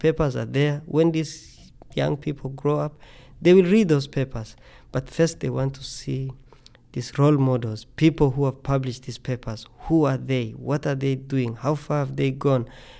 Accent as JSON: {"language": "English", "country": "Tanzania", "tie": "born or raised there", "said": "I'm glad that I grew up in Tanzania"}